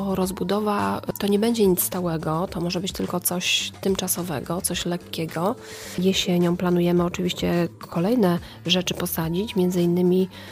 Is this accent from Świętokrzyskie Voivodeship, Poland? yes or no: no; Bydgoszcz, Kuyavian-Pomeranian Voivodeship, Poland; now in Głogów, Poland; ja pochodzę z Bydgoszczy, w Głogowie, w okolicach Głogowa mieszkam 15 lat